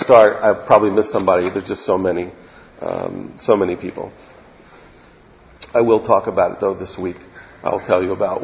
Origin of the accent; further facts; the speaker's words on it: Baltimore, Maryland, United States; I was this Ashkenazi from Baltimore, Maryland, and I was in Israel